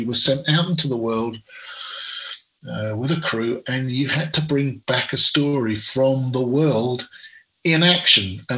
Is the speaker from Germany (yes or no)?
no; United Kingdom; moved away as an adult; now in United States; Well, I first came to the United States when I was 18 years old. And it's not my home country. I'm British